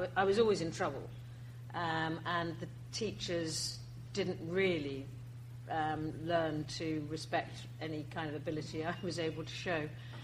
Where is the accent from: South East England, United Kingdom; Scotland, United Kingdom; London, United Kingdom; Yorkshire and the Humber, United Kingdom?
South East England, United Kingdom; when I say I was brought up in the New Forest, it's a bit of a shorthand